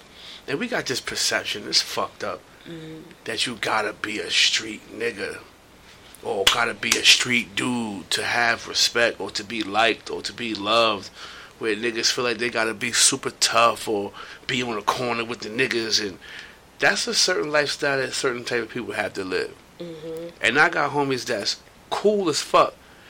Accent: New York City, New York, United States; I'm from New York. I'm from Brooklyn.

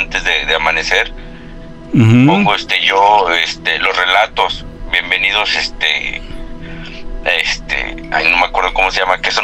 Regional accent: Nezahualcóyotl, State of Mexico, Mexico; moved away as an adult; now in United States; Yo crecí en la Ciudad de México, más bien dicho en Nezahualcóyotl, Estado de México.

